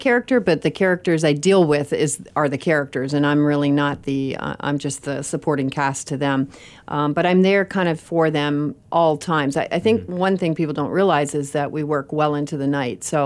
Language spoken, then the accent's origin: English; Canada; moved away as an adult; now in United States; When I started college, I came from Canada, went to the United States, didn't know really what I wanted to do.